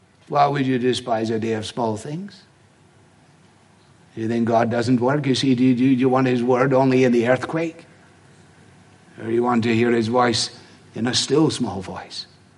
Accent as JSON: {"language": "English", "region": "Scotland", "country": "United Kingdom", "said": "It's very appealing to me as a Scotsman."}